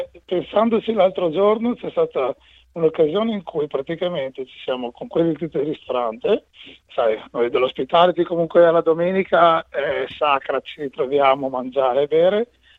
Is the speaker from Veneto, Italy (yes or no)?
yes; Veneto, Italy; Io sono cresciuto con la leggenda, essendo veneto